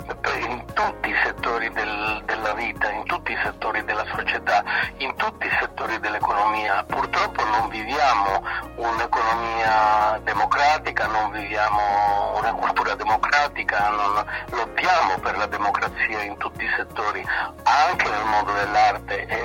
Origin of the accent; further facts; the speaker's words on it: Costa Rica; now in Italy; sono nato appunto in Costa Rica, per cui sono cresciuto anche con compagni di scuola e di liceo di tutti i colori.